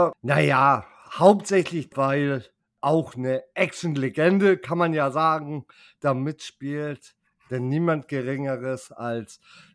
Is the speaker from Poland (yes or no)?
no; Northern Germany, Germany; wir als typische Norddeutsche Moin sagen